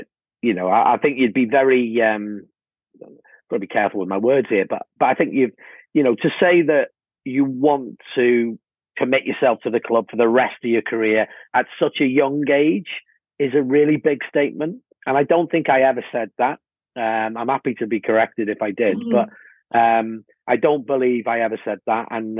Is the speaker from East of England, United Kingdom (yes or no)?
no; Wales, United Kingdom; Just as, you know, I'm a proud Welshman. However, playing for my hometown club, which was obviously a massive, massive thing for me